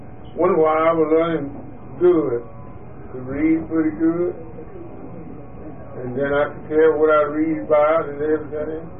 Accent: Lowndes County, United States; born there; Oh, I was born in Lowndes County. 1919.

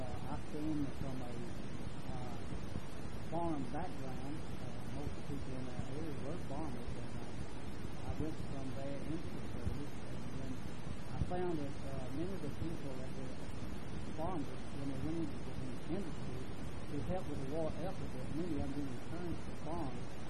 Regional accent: Rockmart, Georgia, United States; born there; I was born in Rock Mart, Georgia, on December 27, 1924.

